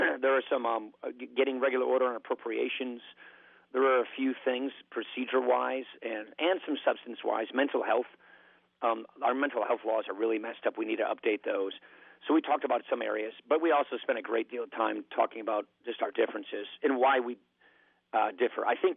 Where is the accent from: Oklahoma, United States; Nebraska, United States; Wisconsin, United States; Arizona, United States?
Wisconsin, United States; Janesville; a little personal story of just a guy growing up in Janesville